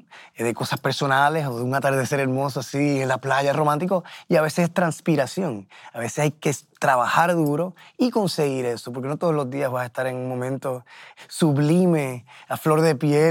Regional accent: Puerto Rico; moved away as an adult; also born or lived in Minnesota, United States; Yo me mudé de Puerto Rico a Minnesota antes de llegar a Nueva York. Entonces, pues, uno de mis lugares, uno de mis casas. Fue un momento muy bonito. Fui a la escuela de música allá. Fue mi primera experiencia viviendo solo fuera de Puerto Rico

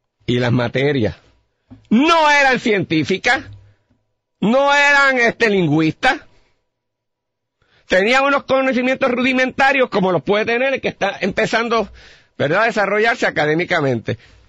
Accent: Morovis, Puerto Rico; En mi casa, que nosotros venimos de Morovis, cada vez que una de mis primas usualmente venía a estudiar a la universidad, en casa la recibíamos.

